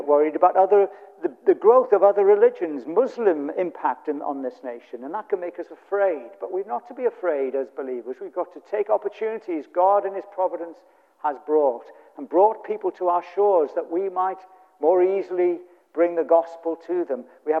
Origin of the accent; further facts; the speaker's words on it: United Kingdom; I love Great Britain. I love being British.